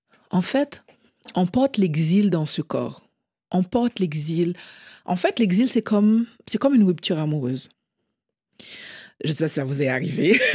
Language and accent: French; Port-au-Prince, Ouest, Haiti; je viens d'une ville qui n'existe plus, techniquement. Pour moi, Port-au-Prince n'existe plus.